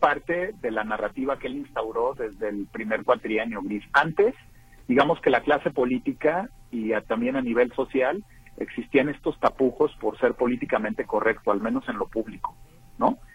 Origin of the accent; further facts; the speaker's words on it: Mexico; vamos a tener que librar en este momento como mexicanos